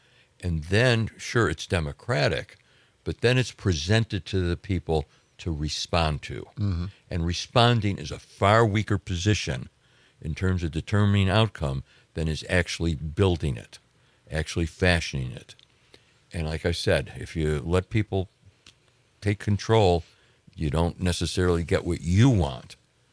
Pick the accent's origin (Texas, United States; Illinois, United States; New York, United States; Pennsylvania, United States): Illinois, United States; I grew up on the South Side. White Sox.